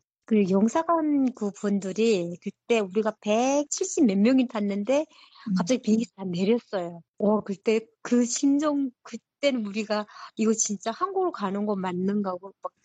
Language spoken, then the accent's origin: Korean; North Korea; accent: North Korean; now in South Korea; 제가 북한 사투리가 나왔나 봐요.